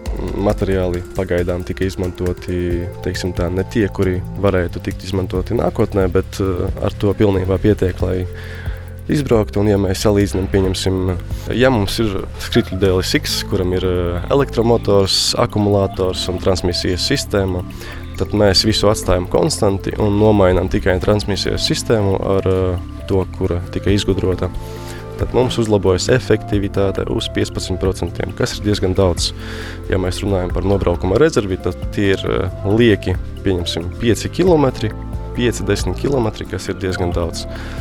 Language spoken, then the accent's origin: Latvian; Rēzekne, Latgale, Latvia; esmu no Rēzeknes, absolvēju Rēzeknes 5. vidusskolu.